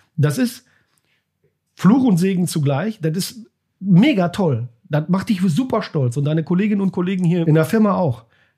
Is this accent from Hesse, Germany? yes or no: no; Recklinghausen, North Rhine-Westphalia, Germany; born there; now in Bochum, Germany; Ich bin ein gebürtiger Recklinghausener.